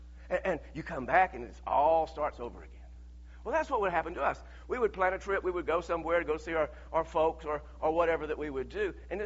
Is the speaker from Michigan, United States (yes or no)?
no; Lafayette, Georgia, United States; I'm from Lafayette, Georgia. You roll your window down and talk to people.